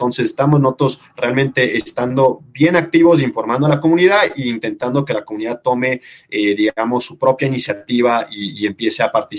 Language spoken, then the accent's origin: Spanish; Ecuador; el nivel profesional técnico que tengamos nosotros como ecuatorianos